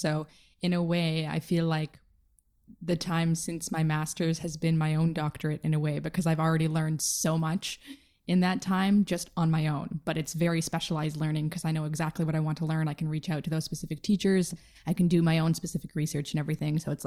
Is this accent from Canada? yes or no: yes; Burlington, Ontario, Canada; moved away as an adult; now in Vancouver, Canada; Right now I'm living in Vancouver. I moved out here in 2015, it would be. I came out to do my master's, and I'm originally from Burlington, which is not too far from Toronto. Grew up, lived there